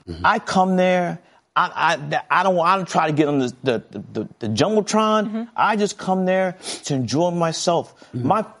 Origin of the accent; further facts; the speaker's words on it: Brooklyn, New York, United States; I grew up in Fort Greene, Brooklyn.